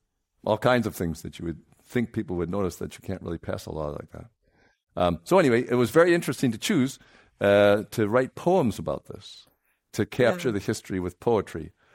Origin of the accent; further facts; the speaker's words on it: Midwest, United States; I grew up in the Midwest, and I always thought that the wild, wild west was, you know, like Colorado or Arizona or something like that.